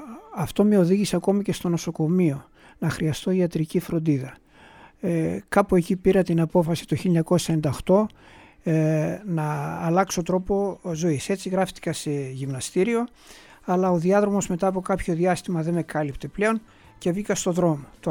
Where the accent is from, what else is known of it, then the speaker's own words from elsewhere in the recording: Ioannina, Epirus, Greece; born there; Καταγωγή, γεννήθηκα στα Γιάννα, καταγωγή μου είναι από το Μέτσοβο.